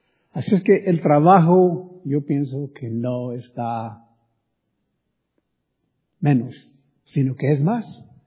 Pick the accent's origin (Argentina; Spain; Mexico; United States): Mexico; Miguel Auza, Zacatecas; Yo nací en México, fui a la escuela ahí en mi pueblo de Miguel Alza, Zacatecas, hasta primero de secundaria.